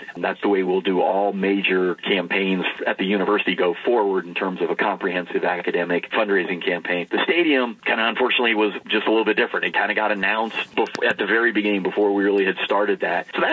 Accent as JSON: {"language": "English", "town": "Fort Collins", "region": "Colorado", "country": "United States", "tie": "born or raised there", "lives_now": "Denver, United States", "said": "As you said, I grew up and born and raised in Fort Collins, went to CSU."}